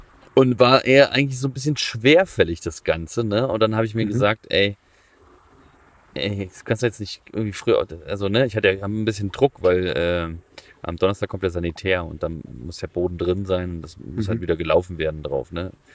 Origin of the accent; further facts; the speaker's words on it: Iowa, United States; German is a second language; aus Iowa in USA.